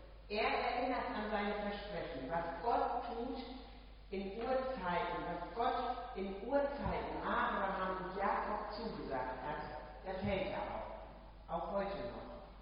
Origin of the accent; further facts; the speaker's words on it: Hackenmoor, Lower Saxony, Germany; born there; Ich stamme gebürtig aus Hackenmoor